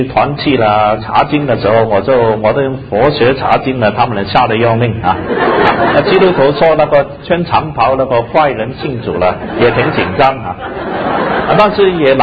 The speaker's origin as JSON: {"language": "Chinese", "country": "China", "said": "因为我觉得还是很难信基督教的，说洋教，我是中国人的，还是总是很多隔阂"}